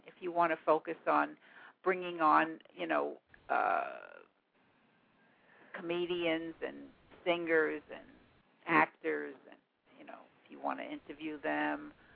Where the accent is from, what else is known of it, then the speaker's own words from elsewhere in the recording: New York, United States; accent: New York; Well, I grew up in Parkchester in the East Bronx.